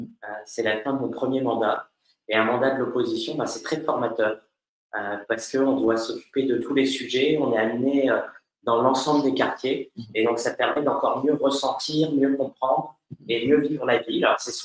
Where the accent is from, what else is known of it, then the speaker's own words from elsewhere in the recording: Strasbourg, Grand Est, France; also born or lived in Lyon / Brussels; Je suis né à Strasbourg en 1988. J'ai grandi dans cette ville, dans le quartier de la Bourse. J'ai appris à lire et à écrire. Ma mère avait un magasin sur le quai des pêcheurs. Donc voilà, j'ai vraiment grandi dans cette ville.